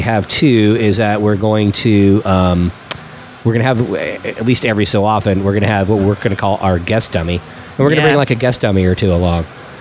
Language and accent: English; California, United States; now in New Orleans, United States; one of our favorite subjects is Mexican food, because I grew up in California.